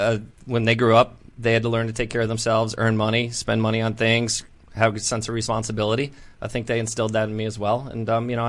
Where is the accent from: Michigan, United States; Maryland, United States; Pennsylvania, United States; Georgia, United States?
Maryland, United States; Baltimore; born there; also born or lived in Africa / Illinois / West Virginia / Virginia; I was born in Baltimore, moved around a little bit, spent some time in Africa, lived in Illinois, lived in West Virginia, lived in Virginia, lived in Switzerland.